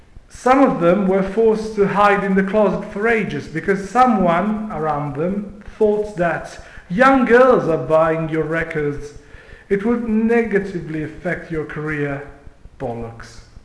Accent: Italy; English is a second language; as someone who has the incredible luck of being born and raised in Italy, where even Top of the Pops disappeared from the screens

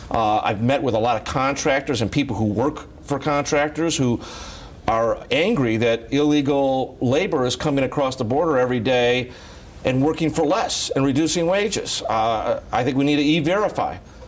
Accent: Chicago, Illinois, United States; I'm from Chicago. He's from New York.

